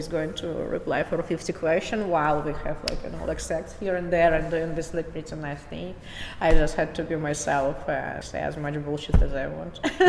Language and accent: English; Russia; English is a second language; moved away as an adult; now in United States; I'm from Russia.